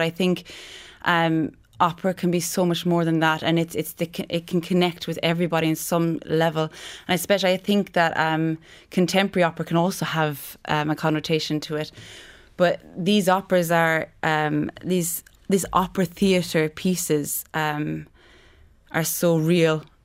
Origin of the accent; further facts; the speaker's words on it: Ireland; it's the culture we have as Irish people and the thinking that we have